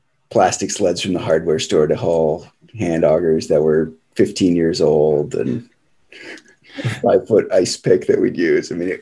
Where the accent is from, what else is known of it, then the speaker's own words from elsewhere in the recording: Duluth, Minnesota, United States; Yeah, so I grew up in Duluth and spent a lot of time with Duluth.